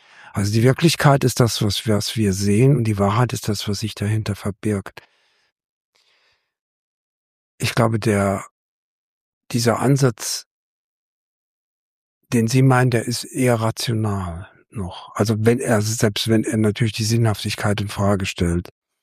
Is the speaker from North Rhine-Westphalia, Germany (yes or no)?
no; Saarland, Germany; accent: Saarland dialect; Der Dialekt ist unser Dialekt, ist Saarländisch. Aber der unterscheidet sich kaum vom Pfälzischen.